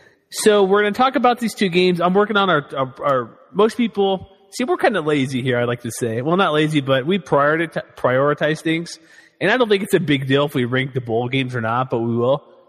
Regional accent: Houston, Texas, United States; Here's the thing. I grew up in Houston. High school programs get more coverage than Rice in Houston, so.

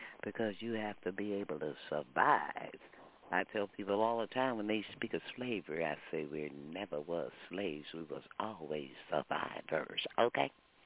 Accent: Texas, United States; Yeah, I'm a Texan.

